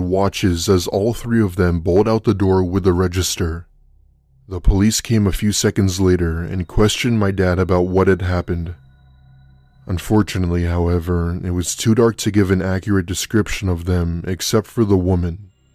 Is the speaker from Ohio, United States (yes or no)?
yes; Cincinnati, Ohio, United States; I worked as a waitress at a local diner in my hometown of Cincinnati, Ohio. Don't even get me started with the Ohio jokes.